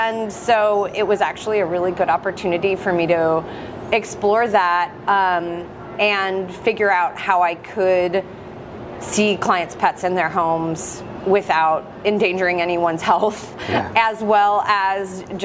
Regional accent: Atlanta, Georgia, United States; So I grew up in Atlanta, and I wanted to be a horse vet.

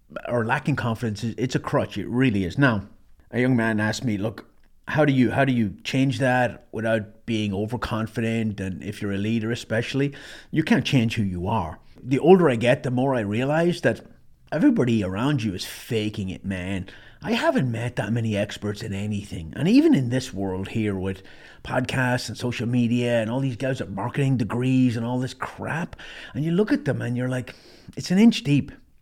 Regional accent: Ireland; Growing up in Ireland, I grew up at a time when kids were seen, they're meant to be seen and not heard, right?

